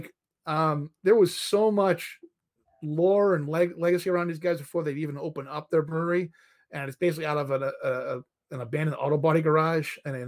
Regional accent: Westminster, Massachusetts, United States; Look, I grew up in Westminster. Like Wachusett Brewing Company was way ahead of its time.

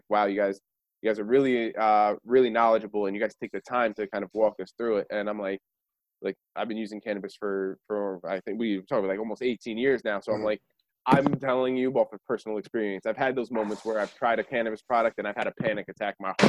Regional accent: Parsippany, New Jersey, United States; We're from Parsippany, New Jersey, so even closer to even just as close to Montclair.

